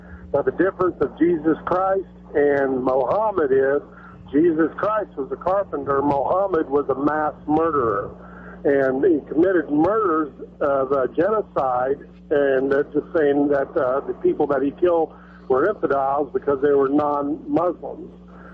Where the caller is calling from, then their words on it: Waynesville, United States; from Waynesville.